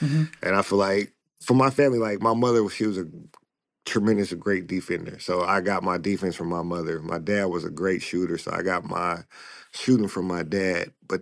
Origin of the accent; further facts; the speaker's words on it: Alaska, United States; For me, it was fun. It was definitely tough just because, you know, a lot of coaches doesn't come to Alaska to see you play.